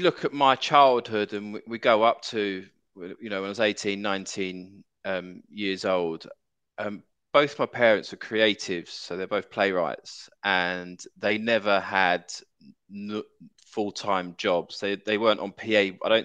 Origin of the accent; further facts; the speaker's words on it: Brixton, London, United Kingdom; I was brought up in South London. I was brought up in Brixton, went to quite rough state schools, and was brought up in a very cosmopolitan area and very, very multicultural.